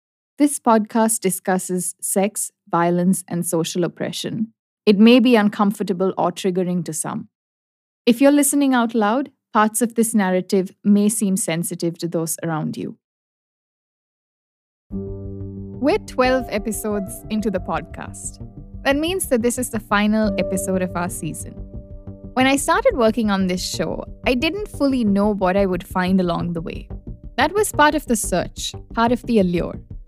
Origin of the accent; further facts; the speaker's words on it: Sri Lanka; I grew up in Sri Lanka, a country which was plagued by ethnic conflict.